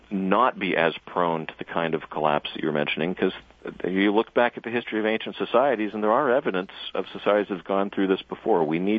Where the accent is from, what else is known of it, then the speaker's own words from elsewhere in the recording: Washington, United States; it used to host great cedars that could rival the old-growth timber in my home state of Washington.